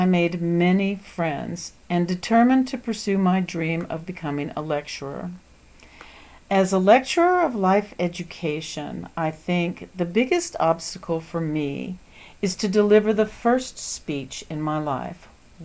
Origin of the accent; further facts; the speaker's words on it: Taiwan; from Taiwan.